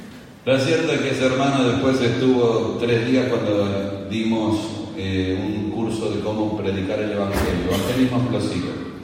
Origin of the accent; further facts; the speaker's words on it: Argentina; Yo soy argentino y gaucho